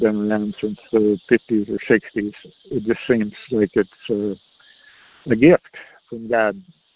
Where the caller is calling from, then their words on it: Texas, United States; I'm calling from Texas.